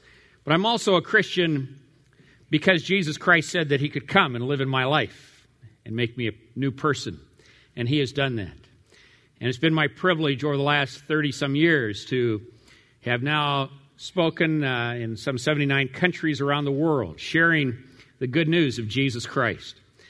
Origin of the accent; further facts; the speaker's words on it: California, United States; I grew up here in California. My dad was a pastor in California for 55 years, 20 years in Long Beach, California, and then 20 years in Walnut Creek and Concord, and then 18 years in Napa, California.